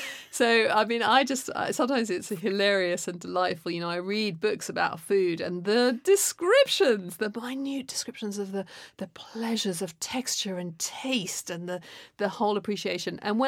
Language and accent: English; England, United Kingdom; I'm not there thinking you're Chinese and I'm English and there's this great divide between us.